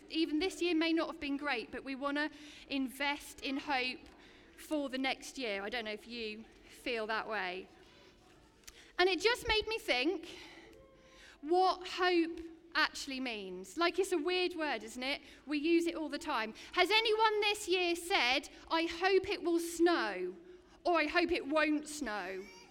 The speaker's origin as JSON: {"language": "English", "country": "United Kingdom", "said": "And we're British, yes, yeah, so we do like to be a little bit of doom and gloom anyway, right?"}